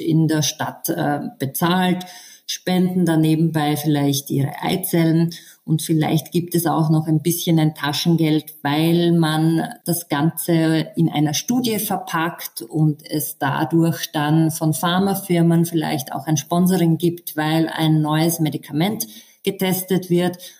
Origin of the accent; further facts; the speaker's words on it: Eastern Austria, Austria; Also sehr gängig bei uns im Osten Österreichs ist zum Beispiel